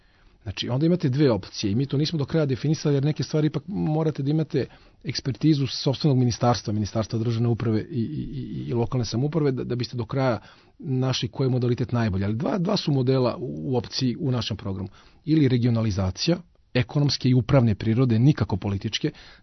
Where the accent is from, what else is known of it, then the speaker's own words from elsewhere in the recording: Belgrade, Serbia; Ja sam Beograđanin